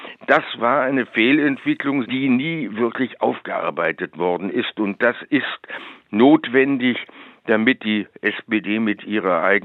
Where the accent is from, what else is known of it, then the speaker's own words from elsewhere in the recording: Baden-Württemberg, Germany; also born or lived in Königsberg; Ich bin ein großteils in Württemberg aufgewachsener Königsberger. Die Familie meiner Mutter kam aus dem Baltikum, es war eine deutsch-baltische Familie. Die Familie meines Vaters stammt überwiegend aus Mitteldeutschland